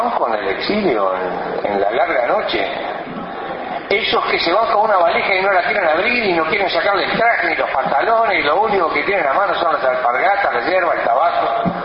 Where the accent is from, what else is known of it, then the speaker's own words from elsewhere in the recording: Uruguay; somos uruguayos allí donde estemos.